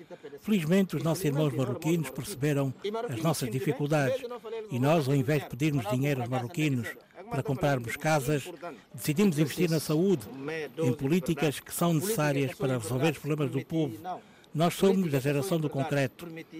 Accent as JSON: {"language": "Portuguese", "country": "Guinea-Bissau", "said": "Não me orgulha como guineense dizer uma coisa dessas."}